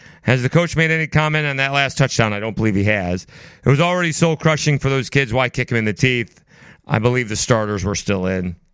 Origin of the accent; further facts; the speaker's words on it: Syracuse, New York, United States; So I'm from Syracuse. That's in the middle of the state.